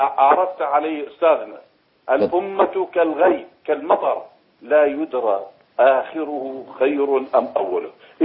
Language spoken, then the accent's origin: Arabic; Syria; نحن سورية، بلدنا وطننا، هذا هو انتماؤنا.